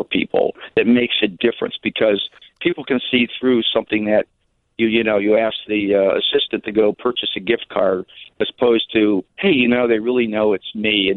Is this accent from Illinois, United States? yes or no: yes; Chicago, Illinois, United States; now in New Jersey, United States; I live in New Jersey since I took work out here, but I grew up in Chicago and coming in later in the week, and I have some extended family.